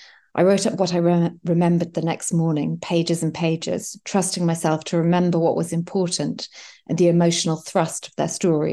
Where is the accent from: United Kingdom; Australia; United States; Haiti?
United Kingdom; London; Born to an English father and a Yugoslav mother, I grew up in London and was 19 when war broke out in my mother's country.